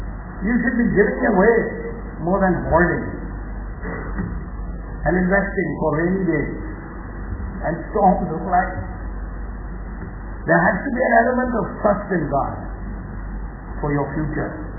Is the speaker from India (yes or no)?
yes; Coimbatore, Tamil Nadu, India; born there; My elder sister got married in Coimbatore. And I was born in Coimbatore as a young teenager.